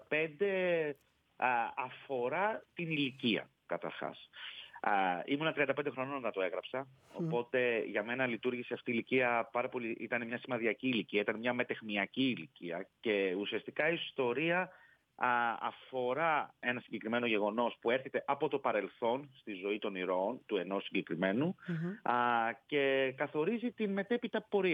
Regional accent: Piraeus, Attica, Greece; born there; ναι, γεννήθηκα στον Πειραιά

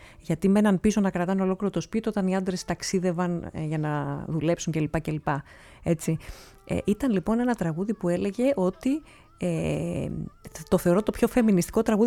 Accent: Kerasovo, Epirus, Greece; Εγώ είμαι από την Ήπειρο, είμαι από το Κεράσο, έτσι, στην Κόνιτσα. Δεν μεγάλωσα εκεί, πήγαινα τα καλοκαίρια. Είχα και μια γιαγιά Ηπειρώτησα

